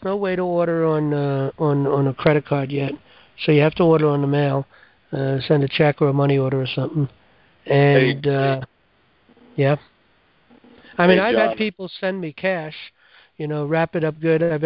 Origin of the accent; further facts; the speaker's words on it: New York, United States; from Dutchess County